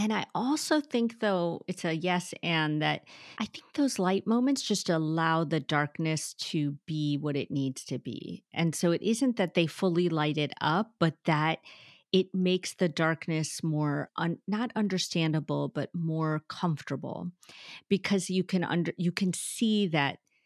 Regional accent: United States; I'm Sikh American, so we wore turbans. The boys in my family wear turbans. I have long hair, and we were ostracized and harassed and teased our whole life, and even death threats, everything.

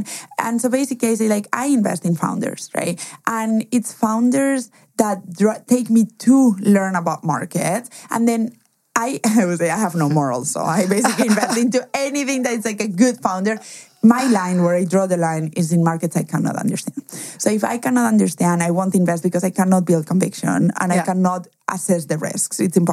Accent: Germany; also born or lived in Spain; we said that I was from Spain, but also I cannot escape my accent and or my name. But what most people don't know is I was actually raised in Germany.

